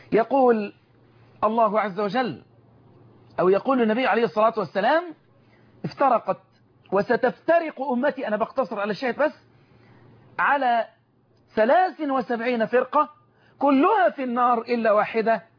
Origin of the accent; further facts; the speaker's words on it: Egypt; وان يحفظ علينا بلدنا مصر،